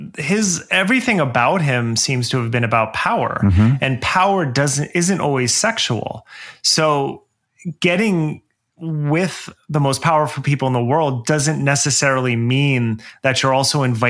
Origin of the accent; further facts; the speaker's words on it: New Jersey, United States; who's running for Congress close to where I grew up in New Jersey